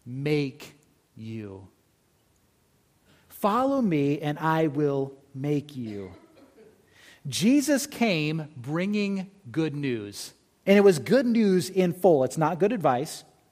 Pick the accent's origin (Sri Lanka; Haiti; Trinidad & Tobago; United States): United States; California; I grew up in California. It is especially a culture shock to me now when I go down to California